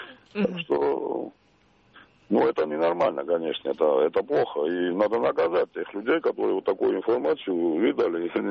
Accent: Georgia; now in Moscow, Russia; я грузин, звонил с Москвы.

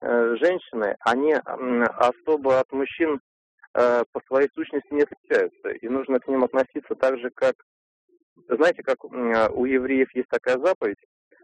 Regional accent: Podolsk, Moscow Oblast, Russia; Из города Подольск, Московская область.

